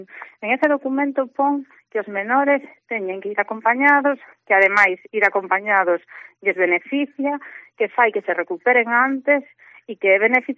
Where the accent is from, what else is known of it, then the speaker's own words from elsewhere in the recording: Pontevedra, Galicia, Spain; Eu tiña que irme a Lugo a un especialista, bueno, imagínate, eu son de Pontevedra, pois hasta Lugo.